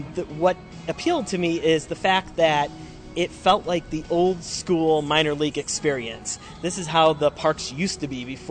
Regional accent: Illinois, United States; I'm from Central Illinois

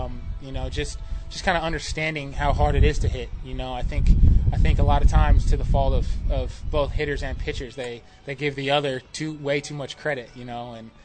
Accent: Albuquerque, New Mexico, United States; Well, I'm from Albuquerque originally, so I get up to Denver a lot.

